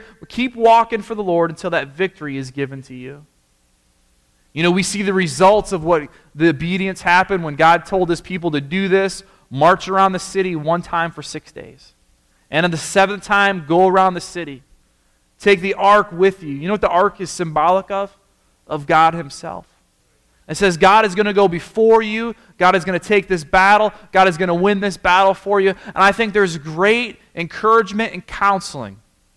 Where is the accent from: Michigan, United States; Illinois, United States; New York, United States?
Michigan, United States; when I was back in Michigan, and maybe you've enjoyed this whole sermon until I said I'm from Michigan